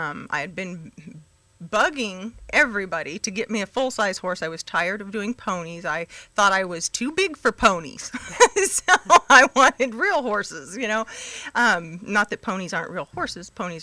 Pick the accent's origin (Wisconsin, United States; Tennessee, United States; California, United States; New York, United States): California, United States; now in McCormick, United States; I'm originally from California.